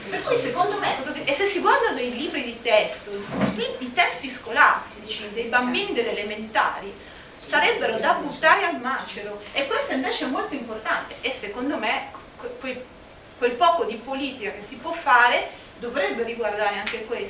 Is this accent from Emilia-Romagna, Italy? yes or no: yes; Bologna, Emilia-Romagna, Italy; io sono Emiliana, sono di Bologna.